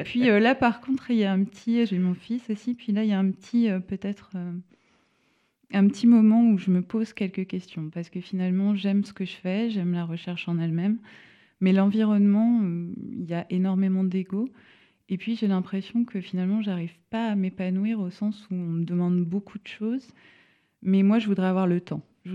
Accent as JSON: {"language": "French", "region": "Brittany", "country": "France", "said": "moi, je suis bretonne à l'origine. Donc, je vais sur Paris."}